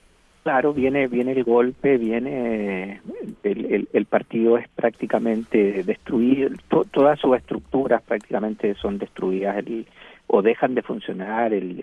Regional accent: Chile; recordando mis tiempos de niño en los Andes, escuchando las radios argentinas.

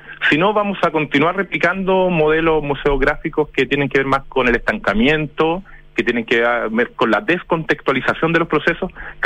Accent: Santiago, Santiago Metropolitan Region, Chile; born there; en el sector donde yo nací, que está a la altura entre Matucana y General Velázquez y entre Mapocho y Santo Domingo, al norte de la Quinta Normal

